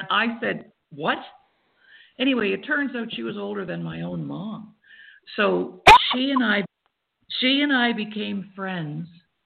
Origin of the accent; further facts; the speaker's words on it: Nova Scotia, Canada; I'm from the East Coast, Canada, in a province called Nova Scotia. We're just north of Maine. So if you know where the state of Maine is, and you go across the border into Canada, that's the neck of the woods that I'm from.